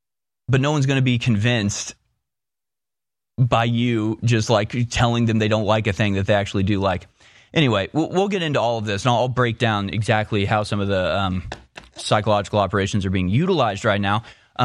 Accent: United States; yeah, I'm an American.

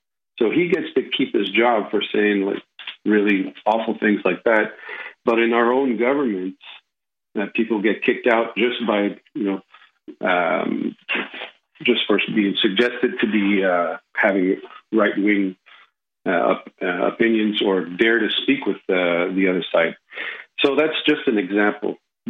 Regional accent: Canada; also born or lived in Europe; I'm a Canadian from Italian descent, spent most of my life in Europe

